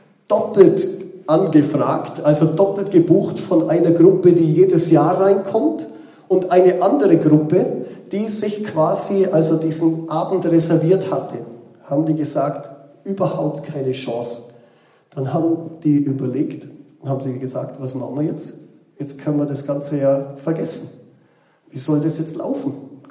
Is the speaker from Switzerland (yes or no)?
no; Bavaria, Germany; born there; Ja, ich bin gebürtiger Allgäuer, gell?